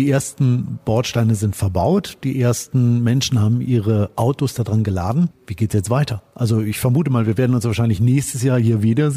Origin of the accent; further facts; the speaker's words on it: Detmold, North Rhine-Westphalia, Germany; ich komme auch aus NRW. Ich komme zwar aus Detmold